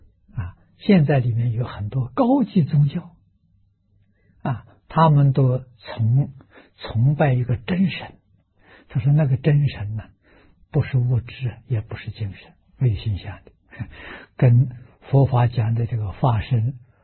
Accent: China; 我们中国人讲仁爱，缺乏这个东西啊。

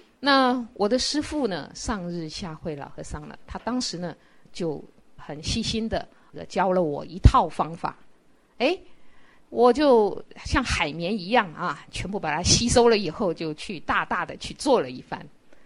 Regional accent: China; 我们中国人，其实不止中国人，全世界都是一样

